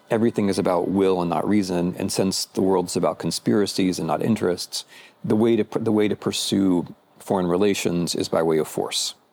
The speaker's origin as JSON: {"language": "English", "region": "Midwest", "country": "United States", "said": "which for me as an American Midwesterner, it's like the American Midwest"}